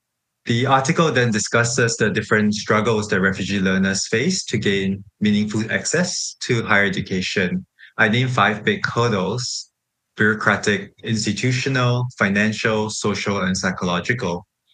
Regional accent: Malaysia; But I've since returned back to Southeast Asia. I grew up here in Malaysia, and now I'm working on forced migration issues in the region.

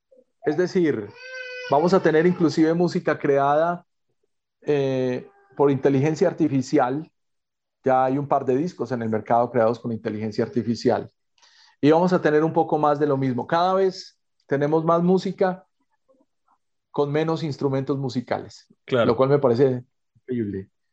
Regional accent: Colombia; ya por fin nos estamos dando cuenta de que somos colombianos

